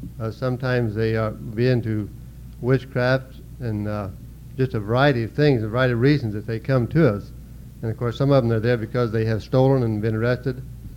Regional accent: Dallas, Texas, United States; We're from Dallas, in San Antonio.

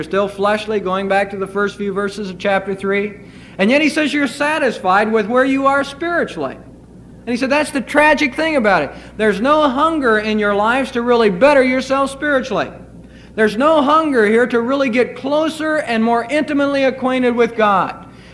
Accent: United States; born there; You know, I'm glad I was born in America.

